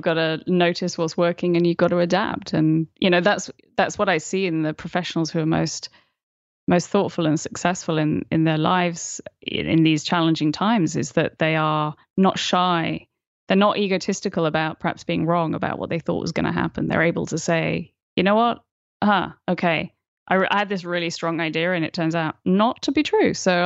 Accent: United Kingdom; I wanted to work in NASA ground control, which as a British schoolgirl at a state school was a sort of surprising goal.

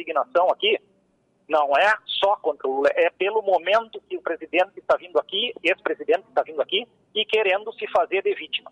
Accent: Rio Grande do Sul, Brazil; como nós gaúchos dizemos

